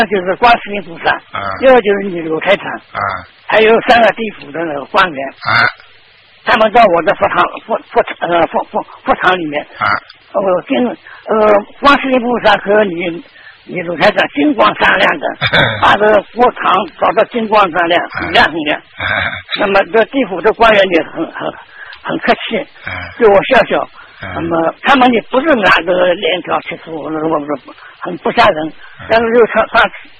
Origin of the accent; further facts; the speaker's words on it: Shanghai, China; 我是上海的，而且我是大陆上海的